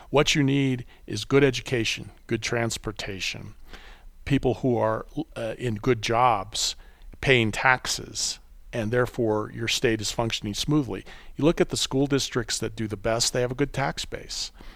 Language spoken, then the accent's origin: English; Colorado, United States; I grew up in Colorado, so I know a fair amount about that state